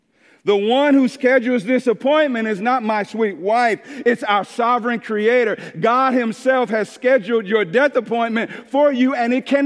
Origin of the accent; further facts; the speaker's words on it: East St. Louis, Illinois, United States; And I hear people say all the time, even in my hometown of East St. Louis, oh man, I ain't scared to die.